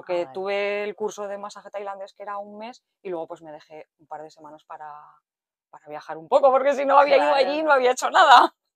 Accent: Zaragoza, Aragon, Spain; soy de aquí de Zaragoza, vivo en una autocaravana, llevo 1 año y medio, más o menos, viviendo en una autocaravana.

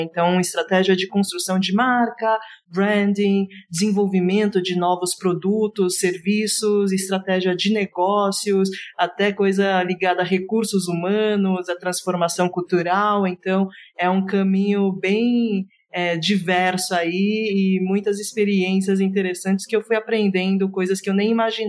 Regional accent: South Korea; sou coreana

